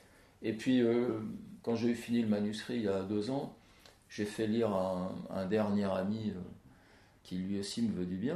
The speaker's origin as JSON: {"language": "French", "region": "Nouvelle-Aquitaine", "country": "France", "tie": "born or raised there", "also_born_or_lived": "Sarcelles", "said": "J'ai été élevé en Corrèze, enfant, par une grand-mère qui parlait patois. Je suis arrivé à Sarcelles où on parle une autre langue que le français."}